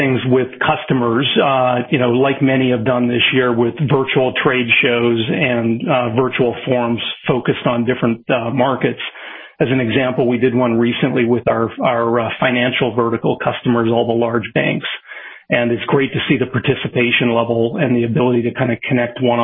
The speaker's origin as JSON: {"language": "English", "country": "Canada", "tie": "born or raised there", "said": "I grew up in Canada on a small farm outside of a small town in the middle of the country."}